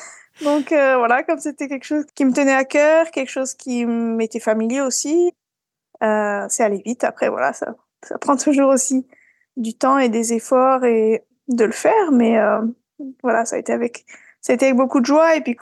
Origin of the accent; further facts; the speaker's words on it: French Alps, France; now in Sweden; Voilà, je suis française, j'ai grandi dans les Alpes françaises. Et puis j'ai rencontré mon mari suédois au Canada et après on a déménagé ensemble en Suède.